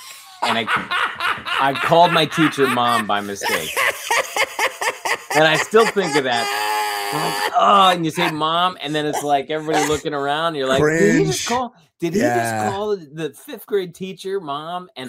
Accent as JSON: {"language": "English", "region": "New Jersey", "country": "United States", "said": "I'm from New Jersey."}